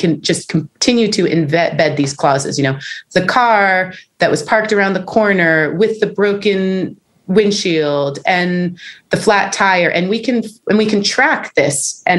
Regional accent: Northeast, United States; I grew up in the Northeast.

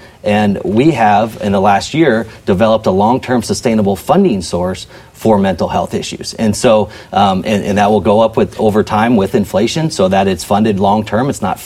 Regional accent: Grinnell, Iowa, United States; You know, growing up in Grinnell, we didn't take them to Hy-Vee. We just took them down to the redemption center.

